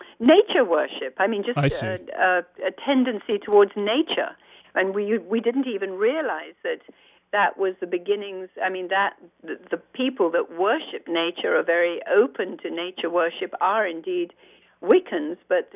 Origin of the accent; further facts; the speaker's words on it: India; Well, actually, I was born and raised in India. I was fifth generation born in India.